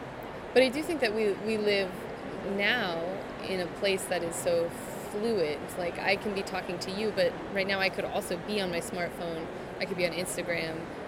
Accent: Albuquerque, New Mexico, United States; I'm from Albuquerque, if that contextualizes it at all as place.

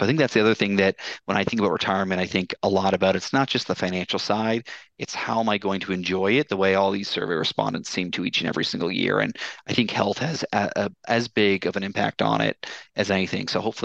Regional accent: Toronto, Ontario, Canada; also born or lived in Boston; now in Charlotte, United States; I live in Charlotte now, and came to Charlotte through Boston. Before that, I grew up in the Toronto area.

